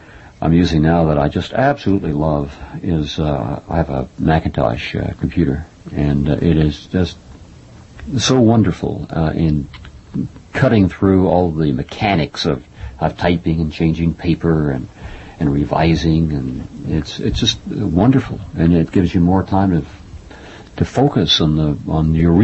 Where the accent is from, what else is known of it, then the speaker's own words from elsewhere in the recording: Texas, United States; accent: Texas; Well, I lost my Texas accent.